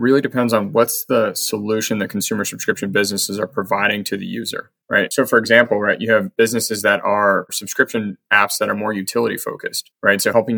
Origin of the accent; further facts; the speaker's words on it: Paris, Île-de-France, France; my running routes will be used to improve sidewalks in my hometown in Paris